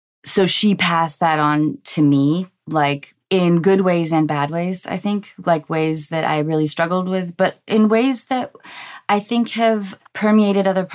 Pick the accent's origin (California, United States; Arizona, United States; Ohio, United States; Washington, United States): Washington, United States; Seattle; I grew up in Seattle in the 90s, and it was still a place of economic depression.